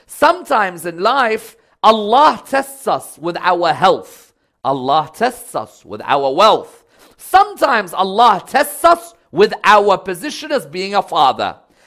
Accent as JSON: {"language": "English", "region": "London", "country": "United Kingdom", "tie": "born or raised there", "said": "When I was growing up in London, say for example, when I was growing up in the 90s, and I'm in my teens in the 90s, it wasn't like it is today."}